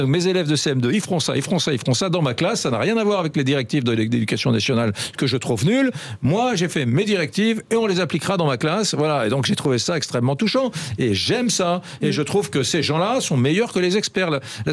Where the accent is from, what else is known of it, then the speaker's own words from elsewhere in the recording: Nantes, Pays de la Loire, France; J'ai grandi à Nantes.